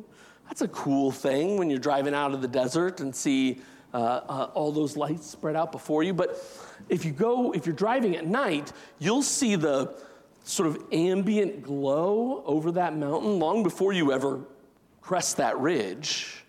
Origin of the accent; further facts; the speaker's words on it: Arizona, United States; But it reminds me of some of you know I'm from Arizona, and in the United Methodist tradition, my home conference, my annual conference was Arizona and Southern Nevada up to Vegas.